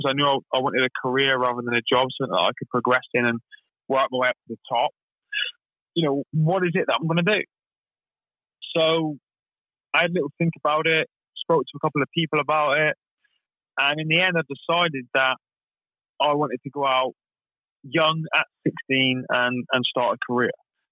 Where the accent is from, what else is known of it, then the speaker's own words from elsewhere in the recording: Plymouth, South West England, United Kingdom; I was born and raised in Plymouth